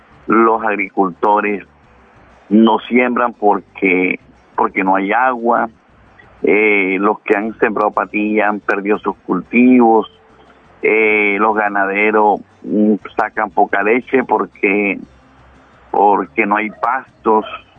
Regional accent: Cartagena, Bolívar, Colombia; now in La Gloria, Colombia; No, yo soy cartagenero, pero vivo aquí en La Gloria, Cesar, en un municipio muy importante, a orilla del majestuoso río de la Magdalena.

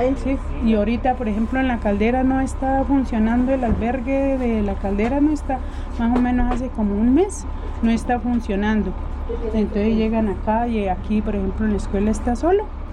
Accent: Colombia; also born or lived in Venezuela; Porque yo estuve viviendo en Venezuela, claro, pero soy colombiana. Entonces, cuando empezó la crisis, nos devolvimos.

